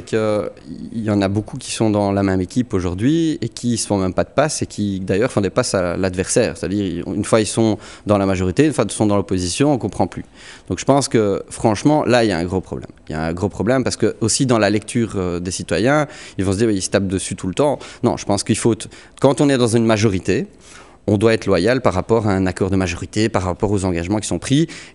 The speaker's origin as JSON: {"language": "French", "town": "Brussels", "region": "Brussels-Capital Region", "country": "Belgium", "said": "Moi je suis les deux, je suis un Bruxellois, un Echt."}